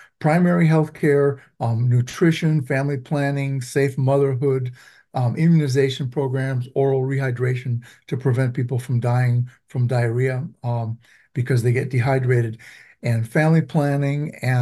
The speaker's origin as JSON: {"language": "English", "country": "Venezuela", "tie": "born or raised there", "first_language": "Spanish", "second_language": "English", "said": "I grew up in Venezuela, so I grew up speaking Spanish."}